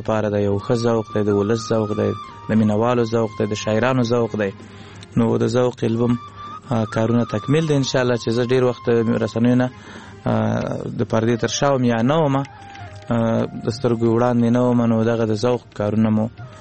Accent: Laghman, Afghanistan; also born or lived in Kunduz; زمنګ اصلا د لغمان ولایت یو بیا تلې کندوز ته د ناقلونو په دوره کې

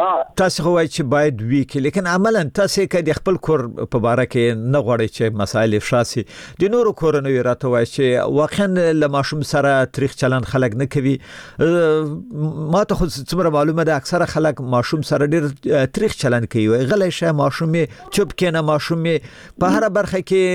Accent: Afghanistan; زه هم افغان یم

